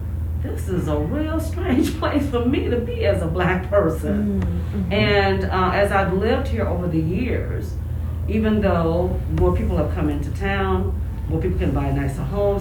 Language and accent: English; Mississippi, United States; moved away; I was a country girl because I grew up in Mississippi, but my family moved north.